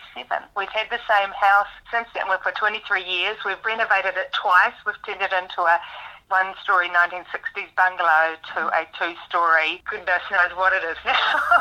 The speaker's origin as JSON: {"language": "English", "town": "Wellsford", "region": "Auckland", "country": "New Zealand", "tie": "born or raised there", "said": "I grew up in Wellsford. I grew up on a farm. My parents are still there on the same farm. And I always wanted to live rural."}